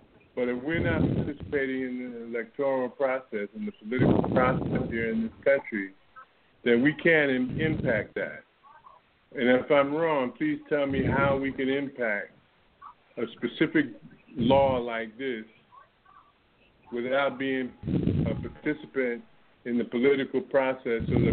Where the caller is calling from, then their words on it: Atlanta, Georgia, United States; I'm calling from Atlanta, Georgia.